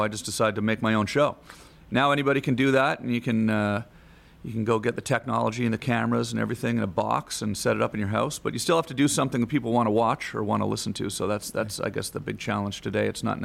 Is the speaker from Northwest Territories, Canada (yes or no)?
no; Ottawa, Ontario, Canada; also born or lived in Los Angeles; I always felt a little out of place in Los Angeles, even though I lived there for 20 years. I grew up in Canada in the city of Ottawa, and you know, you're a lot closer to nature out there.